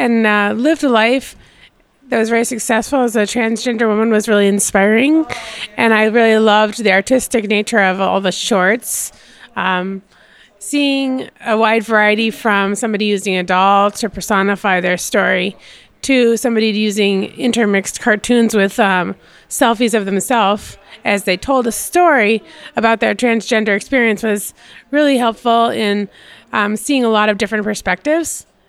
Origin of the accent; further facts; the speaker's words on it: Richfield, Minnesota, United States; I'm from Richfield, Minnesota.